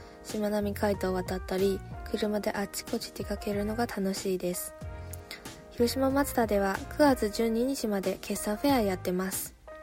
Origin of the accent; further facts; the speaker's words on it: Zhejiang, China; Japanese is a second language; moved away as an adult; now in Hiroshima, Japan; 私は中国浙江省の出身なのですが、日本の大学院を卒業し広島マツダに入りました。海沿いで育ったせいか、海に囲まれた広島は住みやすく